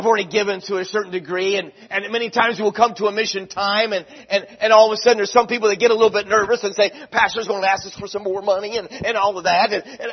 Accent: United States; born there; I'm so glad I was born in America.

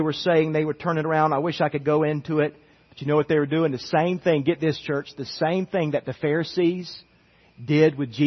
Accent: United States; I'm a 100% as American for peaceful protest

